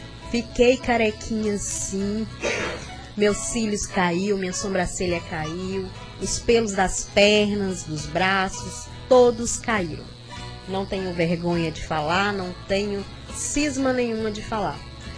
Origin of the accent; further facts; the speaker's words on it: Ferruginha, Brazil; sou de Ferruginha, tenho 37 anos e há 7 anos eu estou vitoriosa. Sou católica, apostólica romana, sou de Ferruginha